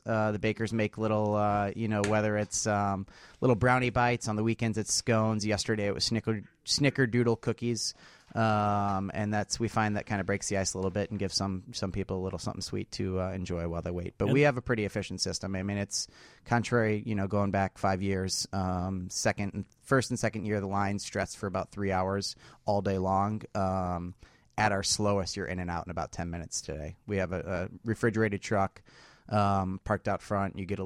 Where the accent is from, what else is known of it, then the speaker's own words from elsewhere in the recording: St. Louis, Missouri, United States; moved away; St. Louis.